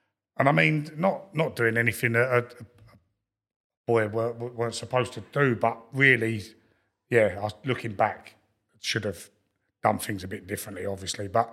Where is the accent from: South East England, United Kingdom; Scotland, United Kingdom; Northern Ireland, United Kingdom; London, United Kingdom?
London, United Kingdom; Lewisham; I grew up in Lewisham, so I used to go to Millwall as a kid.